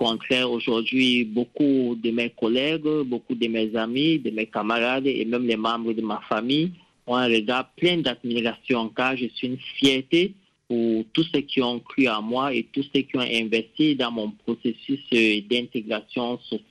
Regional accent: Cameroon; médicalement, j'ai été très bien assisté par les professionnels ici chez moi au Cameroun.

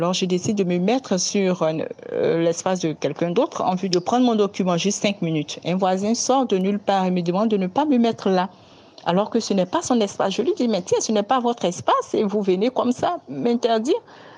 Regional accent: Côte d’Ivoire; de la Côte d'Ivoire. J'ai toujours été du genre à affronter les conflits

